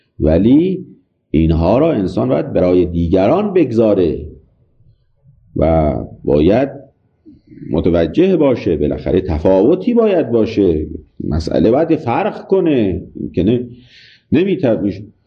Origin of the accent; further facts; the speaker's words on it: Iran; خب از ایران آمدیم و چه آمدیم